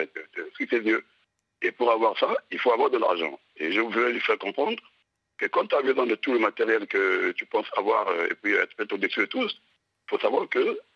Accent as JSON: {"language": "French", "town": "Brazzaville", "country": "Republic of the Congo", "moved": "yes", "lives_now": "Europe", "said": "moi, je suis congolais de Brazzaville, je suis ici en Europe"}